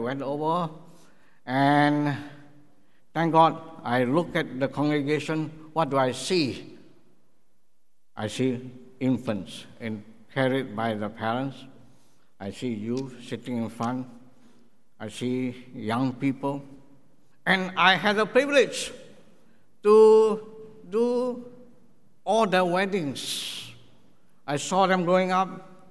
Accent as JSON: {"language": "English", "country": "Singapore", "tie": "born or raised there", "first_language": "English", "said": "You know, having been born and raised in Singapore is a great help. Because number one, English is our first language."}